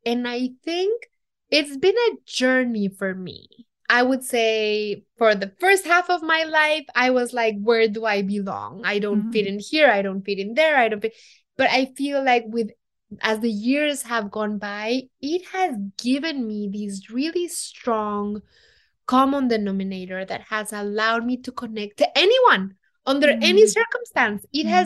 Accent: Mexico City, Mexico; English is a second language; because I come from Mexico City. I'm centered in Mexico City and the states around it.

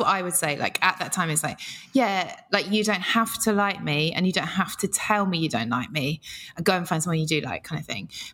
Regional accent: United Kingdom; We're British.

